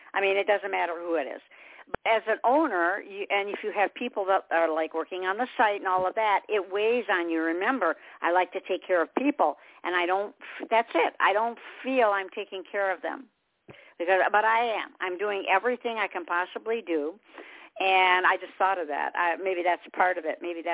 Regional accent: Michigan, United States; now in South Carolina, United States; I'm from Michigan, and I hated it, just hated it. And now, of course, everybody knows I'm in South Carolina.

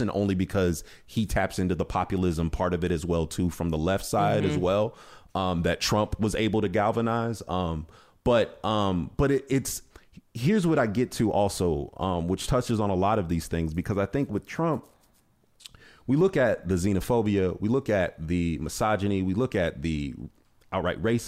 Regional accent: Ohio, United States; like I said, I'm from Ohio, right? I think Clinton won 7 of those counties.

